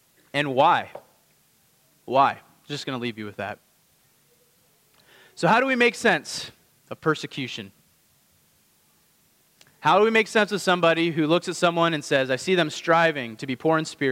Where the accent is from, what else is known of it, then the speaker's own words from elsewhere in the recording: Indiana, United States; I grew up in Indiana, and I'm a Colts fan.